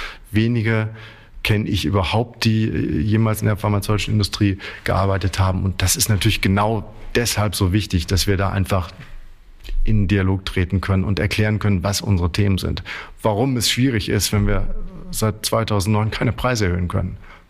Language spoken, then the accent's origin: German; Germany; now in Munich, Germany; Ich bin kein Berliner. Unser Wohnsitz, unser Hauptwohnsitz ist in München. Ich bin aber auch kein Münchner. Ich komme ursprünglich, und dafür kennen wir uns wahrscheinlich noch nicht lange genug, um das zu verraten, aus der Stadt des Westfälischen Friedens.